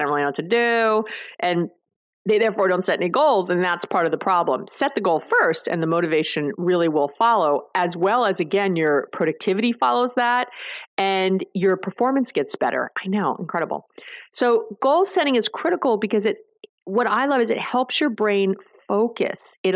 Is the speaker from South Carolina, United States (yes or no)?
no; New York, United States; I'm a Jew from New York. That's all we do. We have a lot of school.